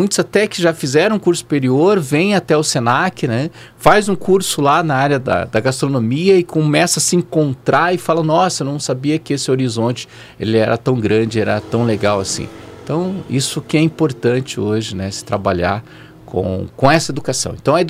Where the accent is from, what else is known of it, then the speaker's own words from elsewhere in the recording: Curitiba, Paraná, Brazil; Eu venho de Curitiba já com esse DNA